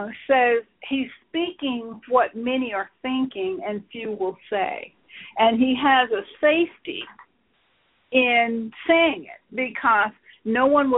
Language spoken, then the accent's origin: English; United States; I call out to you as an American person